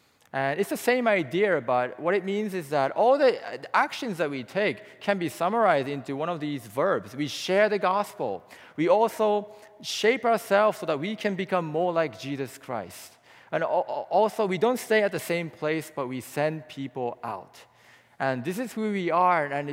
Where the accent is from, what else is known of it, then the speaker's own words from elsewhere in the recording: Japan; coming from this tiny island called Japan, Jeep is like a dinosaur.